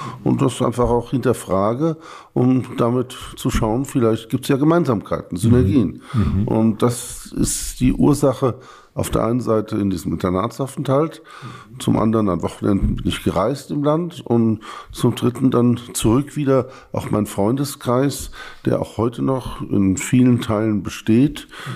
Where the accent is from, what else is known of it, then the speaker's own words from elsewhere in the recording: Neu-Isenburg, Hesse, Germany; also born or lived in Offenbach am Main; Bin geboren am 1. Januar 1962 in Offenbach am Main, aufgewachsen in Neu-Isenburg, direkt bei Frankfurt